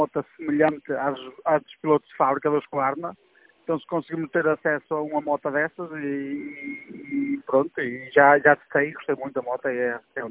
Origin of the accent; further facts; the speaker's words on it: Marco de Canaveses, Norte, Portugal; fiz o Rally Ride no Mar do Canavês, na minha terra natal